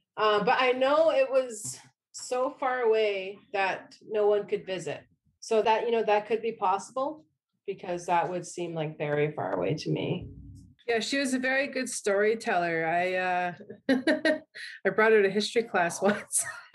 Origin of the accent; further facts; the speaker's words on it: Gull Bay First Nation, Ontario, Canada; I am from Gull Bay First Nation. … who are from the Bear Clan.